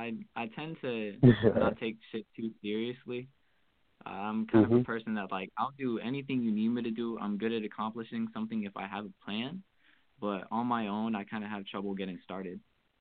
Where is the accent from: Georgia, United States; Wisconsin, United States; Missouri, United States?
Georgia, United States; Atlanta; I'm from Atlanta, Georgia.